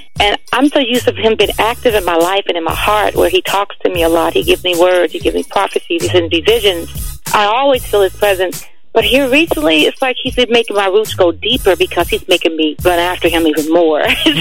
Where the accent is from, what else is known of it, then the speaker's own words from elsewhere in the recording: Avon, Indiana, United States; Yes, that's why I'm from Avon, Indiana.